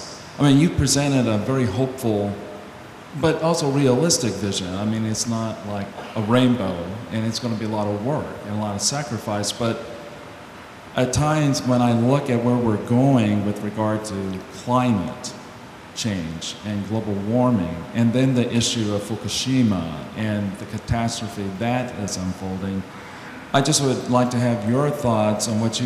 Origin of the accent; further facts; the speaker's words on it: Texas, United States; I'm an environmentalist from Texas, one of the worst states. So it's constant war down there.